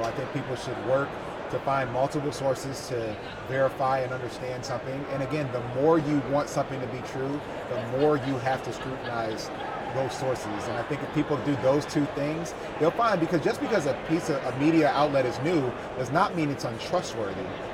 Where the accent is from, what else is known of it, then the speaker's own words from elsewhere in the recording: Michigan, United States; I think we can get to 2008 turnout levels in Wisconsin and in my home state of Michigan, that's how we're going to win.